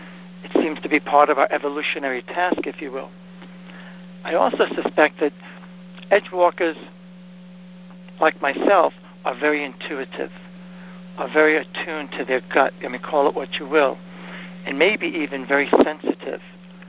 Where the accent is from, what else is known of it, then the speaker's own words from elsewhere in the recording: Brooklyn, New York, United States; And I was born and raised in Brooklyn, so my Brooklyn came out, and I started freaking out, thinking, oh God, what they put in the water?